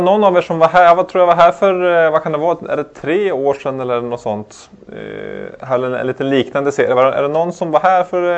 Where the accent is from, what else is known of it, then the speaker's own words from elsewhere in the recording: Norrland, Sweden; accent: Norrland; Som sagt, uppe från Norrland så är det någon som har svårt att förstå vad jag säger. Så är det kanske för att jag har lite norrländska drag.